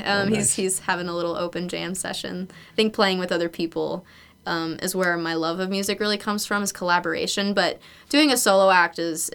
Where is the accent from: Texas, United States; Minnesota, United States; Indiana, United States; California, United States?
Texas, United States; And, you know, I've never gone swing dancing, even though I'm a Texan